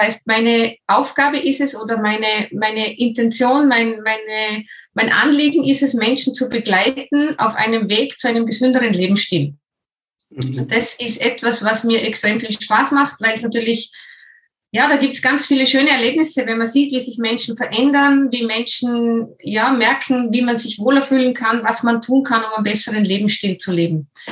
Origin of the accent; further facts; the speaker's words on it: Upper Austria, Austria; accent: not Vorarlberg dialect; dass das nicht vorarlbergisch ist, was ich rede. Und zwar komme ich aus der Region Oberösterreich, Salzburg, da die Gegend.